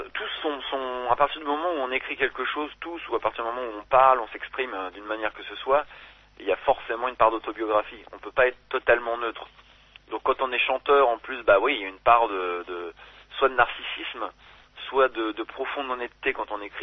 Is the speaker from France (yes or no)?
yes; France; parce que je trouve ça toujours compliqué quand on est français